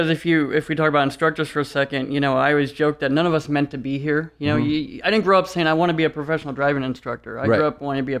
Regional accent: Detroit, Michigan, United States; We're from Detroit originally, so kind of that whole world. And I was BMX racing and stuff like that as a kid.

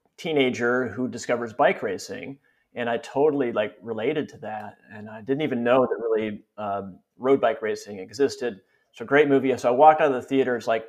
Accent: Barneveld, Wisconsin, United States; Yeah, well, I grew up in Wisconsin, near Madison, Wisconsin, a small farm town called Barneveld, Wisconsin, a little town.

